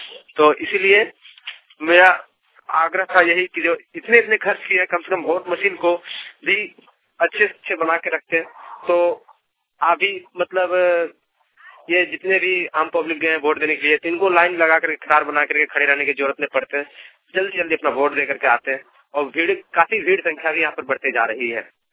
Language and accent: Hindi; Dhanbad, Jharkhand, India; ग्राम पंचायत तारगा, जिला धनबाद का रहने वाला हूँ।